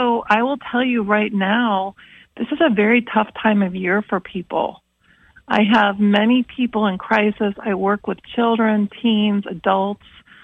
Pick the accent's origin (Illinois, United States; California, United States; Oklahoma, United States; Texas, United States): Illinois, United States; Schaumburg; So first of all, shout out to everyone in Chi-Town. I grew up in Schaumburg, Illinois.